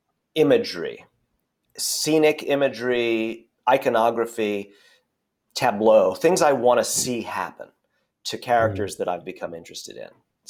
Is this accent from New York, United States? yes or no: yes; Brooklyn, New York, United States; moved away as an adult; I grew up in Brooklyn, and at a glance, I sound and look and act like someone who's probably still there or still there in their mind.